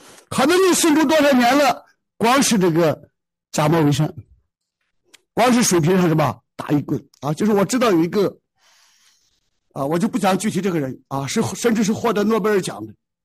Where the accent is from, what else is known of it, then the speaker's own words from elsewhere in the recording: China; 我们中国人讲四方都是蛮夷啊